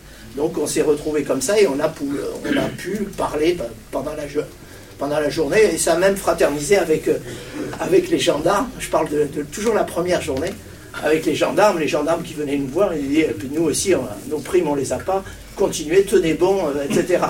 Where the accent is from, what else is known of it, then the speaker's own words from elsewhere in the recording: Tournemire, Occitanie, France; parce que je suis de Tournemire.